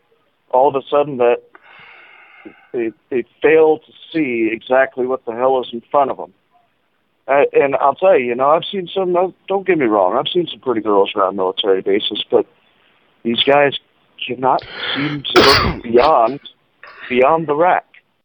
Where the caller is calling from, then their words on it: Texas, United States; Actually, I'm calling in from Texas, man.